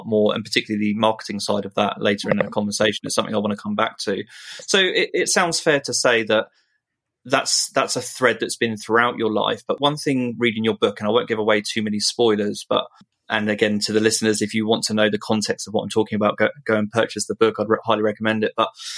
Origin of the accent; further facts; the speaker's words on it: United Kingdom; And there's just no way to say it naturally, just being British.